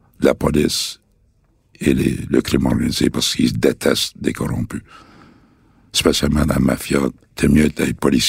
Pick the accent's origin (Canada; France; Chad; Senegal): Canada; Montreal, Quebec; Il faut le dire que je viens de Saint-Henri, évidemment, Saint-Henri, Pointe-Saint-Charles.